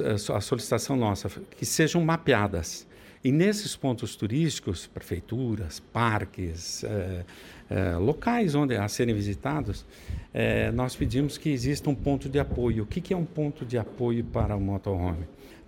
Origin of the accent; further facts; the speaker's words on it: Paraná, Brazil; Eu, como paranaense, conheço, vamos dizer, uma grande maioria.